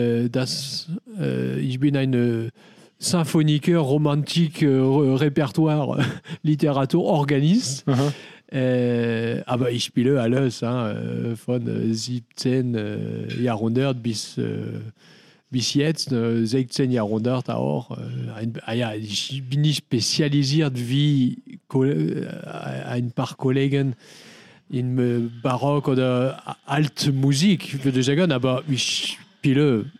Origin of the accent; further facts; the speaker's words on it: Saint-Brieuc, Brittany, France; German is a second language; weil ich war Organist in Kathedrale von Saint-Brieuc in Bretagne, wo ich meine Heimat.